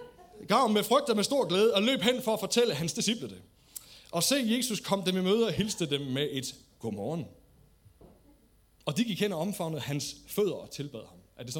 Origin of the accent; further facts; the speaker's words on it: Nykøbing Mors, North Denmark Region, Denmark; born there; kommer fra en lille skodby. Jeg er født i Nykøbing Mors